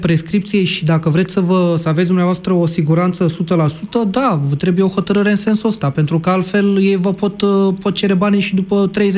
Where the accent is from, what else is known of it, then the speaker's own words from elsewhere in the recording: Romania; am observat că foarte mulți profită de lipsa de acțiune a noi, ca români, în principal